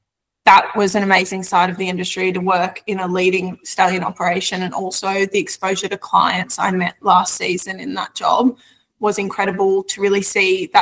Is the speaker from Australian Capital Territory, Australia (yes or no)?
no; Victoria, Australia; I'm from Victoria originally, as I said, so I was ready to come home.